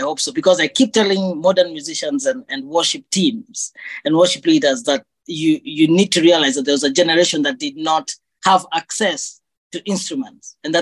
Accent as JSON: {"language": "English", "town": "Nyeri", "region": "Nyeri County", "country": "Kenya", "tie": "born or raised there", "said": "I grew up in Nyeri Primary School in the compound, and Nyeri Primary School was a former colonial school."}